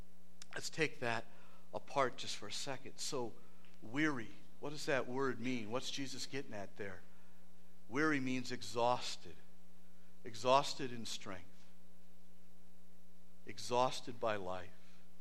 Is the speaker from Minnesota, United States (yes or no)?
yes; Minnesota, United States; I was from Minnesota, so I went to Minnesota North Star games.